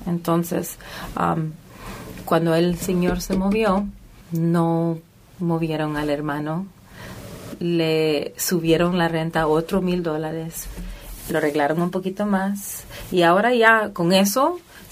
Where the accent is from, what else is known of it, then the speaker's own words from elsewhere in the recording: Los Angeles, California, United States; moved away; yo vivía en Los Ángeles, ¿verdad? En Hollywood, que nací en Hollywood, ¿verdad?